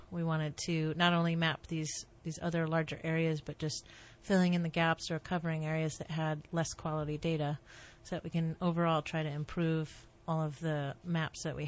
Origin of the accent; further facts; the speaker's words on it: New England, United States; I'm from New England, and I missed most of the snowstorms back home